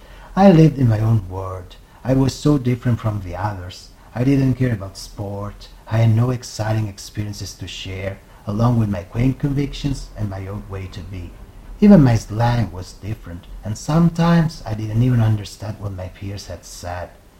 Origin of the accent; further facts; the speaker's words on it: Naples, Campania, Italy; English is a second language; I was born in Naples, in the south of Italy, in 1982.